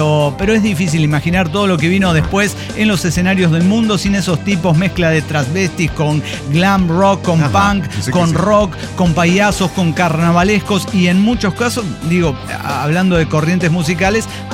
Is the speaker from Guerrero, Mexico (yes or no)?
no; Tijuana, Baja California, Mexico; now in Querétaro, Mexico; Y soy de Tijuana, pero ahorita vivo en Querétaro